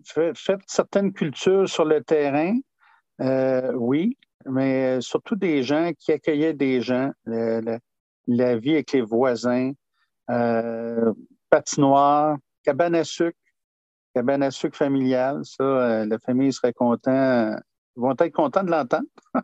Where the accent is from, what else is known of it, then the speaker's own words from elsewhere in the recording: Drummondville, Quebec, Canada; born there; also born or lived in Pierrefonds / Laval; je suis né à Drummondville et on a vécu une certaine période dans le coin de Pierrefonds par la suite. Mais vraiment arrivé à Laval aux alentours de 1978.